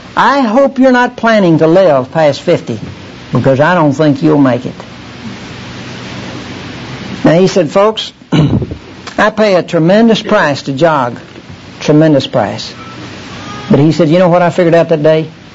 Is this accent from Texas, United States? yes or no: yes; Littlefield, Texas, United States; About 3 weeks ago, I was visiting out my hometown, Littlefield, Texas. My parents are getting rather old.